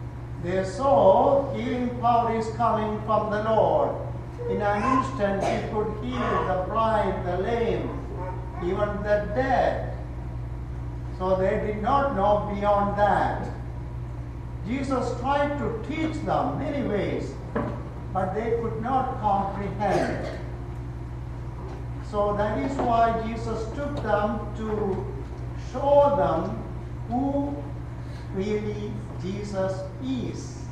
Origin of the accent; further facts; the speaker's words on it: Kerala, India; moved away as an adult; now in United States; I was born and brought up in India, southwestern part of India, state of Kerala.